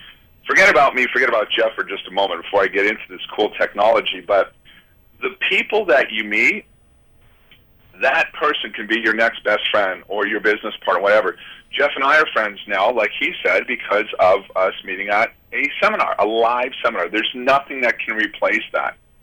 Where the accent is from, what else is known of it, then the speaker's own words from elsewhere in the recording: Canada; also born or lived in United States; actually I was born in the U.S., I grew up in Canada, and to Canadian parents